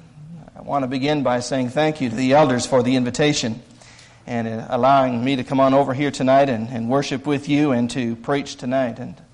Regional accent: Canada; I obeyed the gospel back in 1978 up in Ontario and born and raised in Canada.

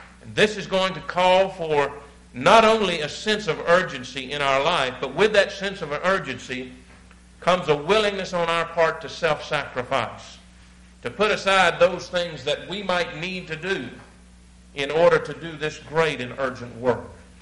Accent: Georgia, United States; now in Illinois, United States; when we moved to northern Illinois, I was raised in Georgia, and anybody that had a farm or a garden, there was a very small one.

